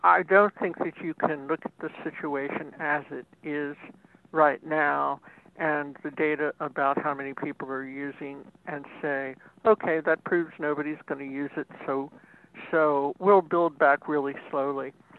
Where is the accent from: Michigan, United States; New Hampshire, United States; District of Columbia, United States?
District of Columbia, United States; Washington; I recall when I was growing up in Washington on 14th Street that there were buses going up and down till 2 a.m. in the morning.